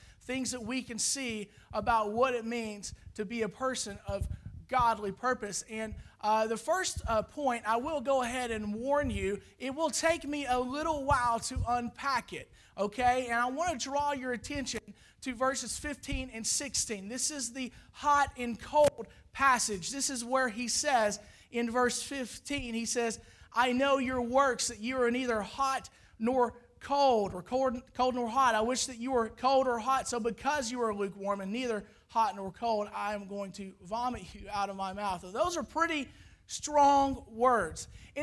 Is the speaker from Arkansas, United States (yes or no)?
yes; Arkansas, United States; We're from Arkansas.